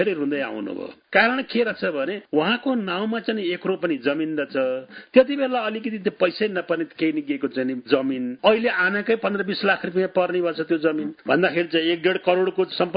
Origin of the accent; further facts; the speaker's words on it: Syangja, Gandaki Province, Nepal; born there; मेरो चाहिँ यो स्याङ्जा पौवी गौडे गाविसमा चाहिँ म जन्मेपछि मेरो बुवा त्यति बेला त्यहीको त्यो जिल्लाको सदरमुकामको स्कुलको हेडमास्टर हुनुहुन्थ्यो।